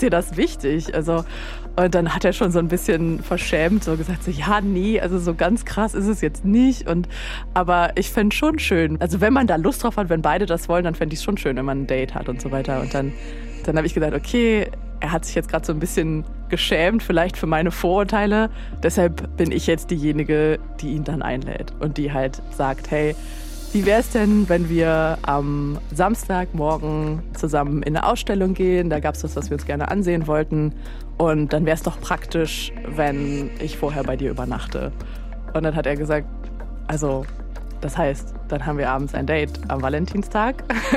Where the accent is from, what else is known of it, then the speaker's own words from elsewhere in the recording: Cologne, North Rhine-Westphalia, Germany; Ich komme ja aus Köln